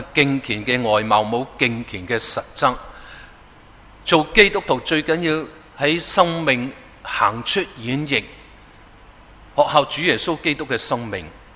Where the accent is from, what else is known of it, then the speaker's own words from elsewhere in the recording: Hong Kong; 我又想在香港，很多我们在这里生于斯的一路长大